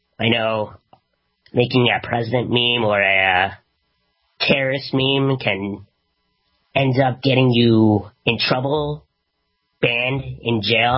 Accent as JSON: {"language": "English", "country": "Canada", "said": "See, I'm Canadian, I don't get everything"}